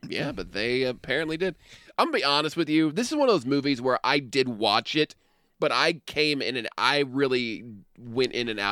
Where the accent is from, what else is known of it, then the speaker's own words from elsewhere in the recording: Indiana, United States; We're from Indiana.